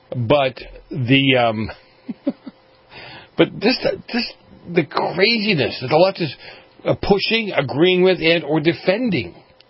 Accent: Boston, Massachusetts, United States; And I'm from Boston, so, you know, sometimes I get a little tired.

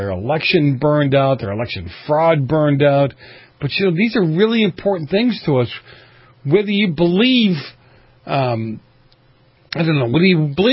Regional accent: Boston, Massachusetts, United States; And growing up where I grew up in Boston

